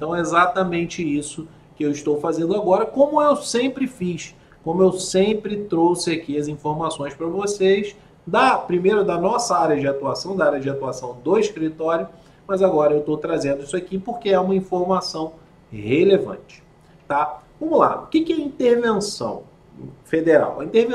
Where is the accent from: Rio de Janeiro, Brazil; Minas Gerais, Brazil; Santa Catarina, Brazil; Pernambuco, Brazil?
Rio de Janeiro, Brazil; Aquela época eu lembro, eu sou do Rio, estou no Rio